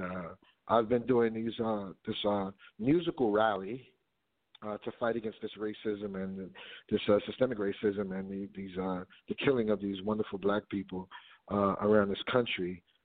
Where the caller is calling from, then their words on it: Philadelphia, Pennsylvania, United States; I'm sitting in my living room. I'm home, calling from Philly.